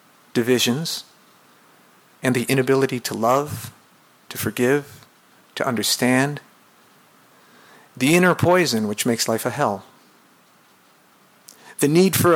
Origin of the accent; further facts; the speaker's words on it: Venezuela; I grew up in Venezuela, or at least for 5 years of my life was in Venezuela.